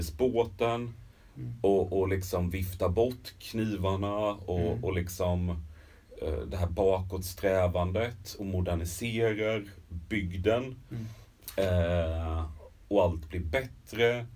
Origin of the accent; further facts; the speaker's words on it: Jönköping, Jönköping County, Sweden; centrala Jönköping där jag växte upp.